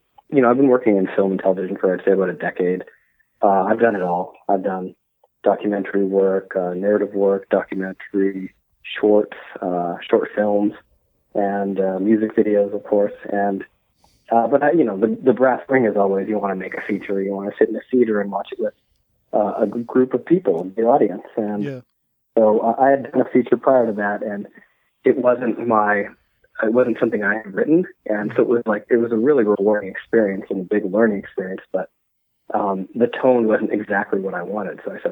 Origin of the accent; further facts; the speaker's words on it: Saskatchewan, Canada; Yes, I've always been from Saskatchewan